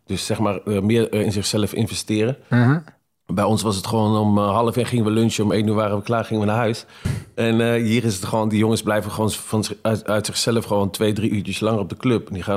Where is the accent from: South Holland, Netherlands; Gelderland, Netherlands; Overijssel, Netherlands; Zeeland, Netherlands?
Gelderland, Netherlands; Arnhem; Maar ik ben opgegroeid in Arnhem met het Ajax-shirt.